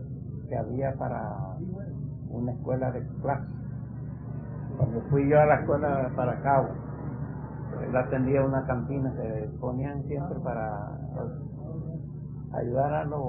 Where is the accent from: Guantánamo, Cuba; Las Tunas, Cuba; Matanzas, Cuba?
Guantánamo, Cuba; Yo trabajaba ahí desde que vine fui de Guantánamo para allá.